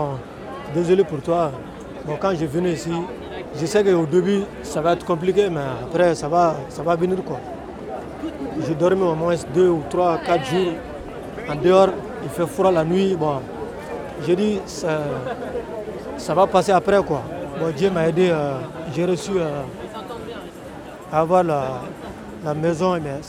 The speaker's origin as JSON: {"language": "French", "country": "Mali", "lives_now": "France", "said": "je viens du Mali."}